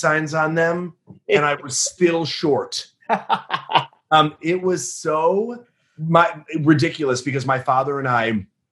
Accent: Illinois, United States

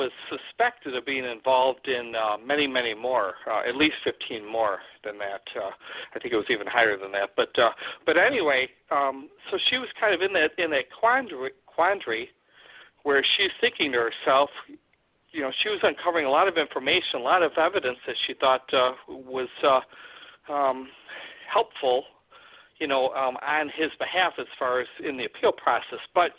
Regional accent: Joliet, Illinois, United States; not that far from where I grew up in Joliet, Illinois

